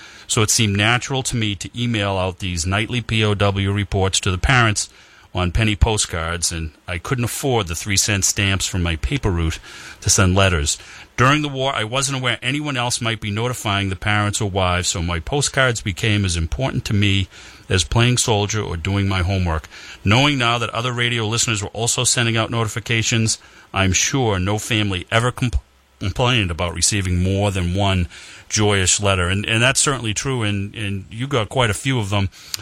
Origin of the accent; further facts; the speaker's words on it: Dorchester, Massachusetts, United States; he's from Dorchester, and that's where I'm from. I was a boy from Dorchester, and we don't pronounce our R's.